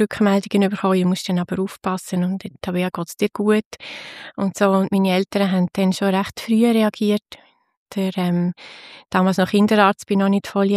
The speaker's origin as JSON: {"language": "German", "town": "Basel", "region": "Basel-Stadt", "country": "Switzerland", "tie": "born or raised there", "said": "Ich bin in Basel aufgewachsen, zusammen mit der jüngeren Schwester, 2 Jahre jüngeren Schwester. Wir sind dort in eine EMK-Gemeinde gegangen."}